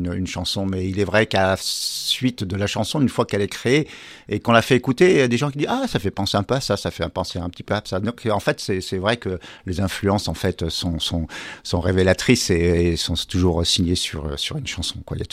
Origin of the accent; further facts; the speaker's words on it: Lyon, Auvergne-Rhône-Alpes, France; Enfin, moi, je viens de Lyon